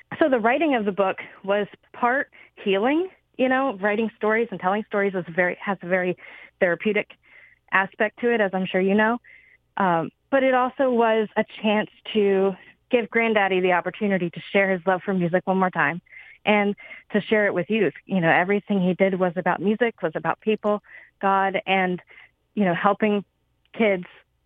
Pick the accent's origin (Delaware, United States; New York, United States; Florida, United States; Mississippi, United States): Delaware, United States; Milford; now in Magnolia, United States; Yes, I live in Magnolia. My hometown's Milford. We did grow up in Harrington a little bit, but we graduated from Milford High School, my sister and I. So we're kind of central Delaware.